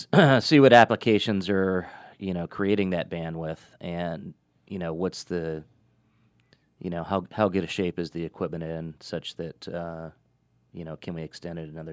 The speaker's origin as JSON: {"language": "English", "country": "United States", "said": "And as an American, I'm proud to see that continues."}